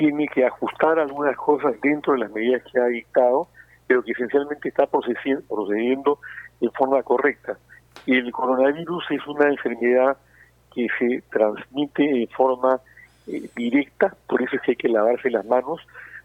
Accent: Peru; vamos a ver qué tal la vamos a pasar todos unidos como buenos peruanos

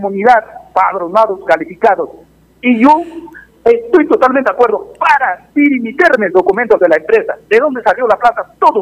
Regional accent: Chalhuahuacho, Apurímac, Peru; Yo he estado desde 18 años siempre líder de mi comunidad, siempre luchador de mi pueblo. Toda la gente me conoce en Chalhuahuacho.

